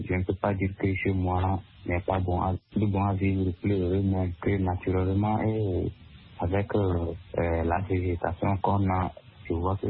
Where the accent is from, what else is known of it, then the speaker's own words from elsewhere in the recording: Centrale, Togo; Ma région natale est la région centrale. Là-bas, il y a les forêts qui sont bien là, la végétation est bien propre, l'air est bien aéré.